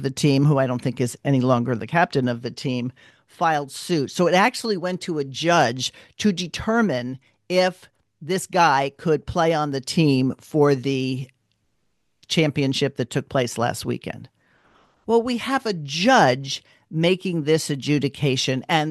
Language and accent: English; San Jose, California, United States; like for example, in my hometown, San Jose, there was big news